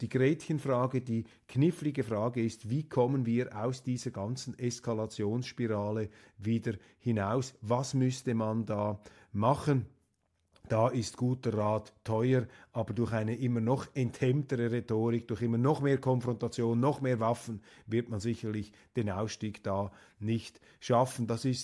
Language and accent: German; Switzerland; Da muss ich jetzt als Schweizer aus neutralitätspolitischer Sicht entgegenhalten.